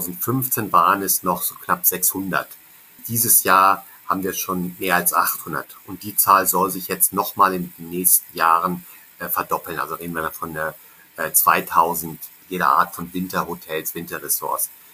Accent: Northern Germany, Germany; Ich komme aus Norddeutschland. Aha. Da sind die größten Berge der Harz.

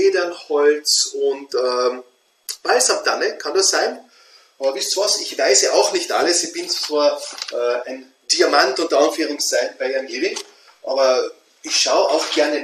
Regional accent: Austria

